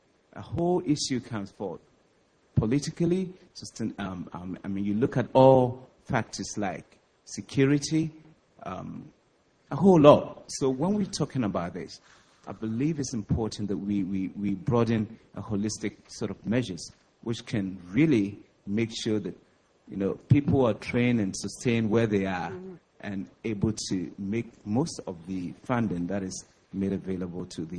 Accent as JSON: {"language": "English", "country": "Ghana", "said": "from Ghana. I'd like to take this opportunity to really commend the four speakers."}